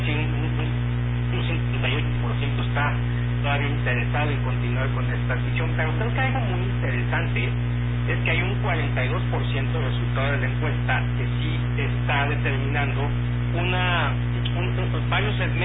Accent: Mexico; en la mentalidad de nosotros como mexicanos y consumidores

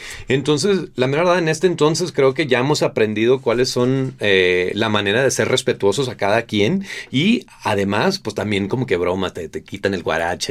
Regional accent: Mexico; yo soy mexicano, pero de la frontera, así que hablo English.

